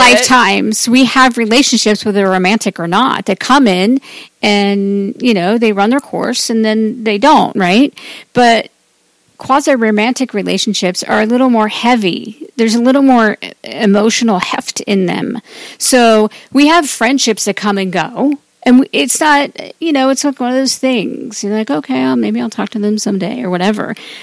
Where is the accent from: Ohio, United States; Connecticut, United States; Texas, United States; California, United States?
Ohio, United States; we just had one in my home state, which is Ohio.